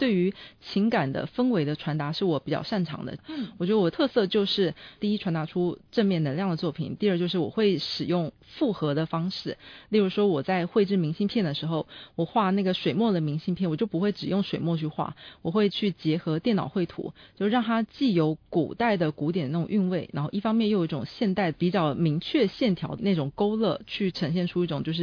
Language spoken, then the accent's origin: Chinese; Taiwan; now in China; 后来是我们台湾那边偶像剧不是很发达吗？曾经一段时间很发达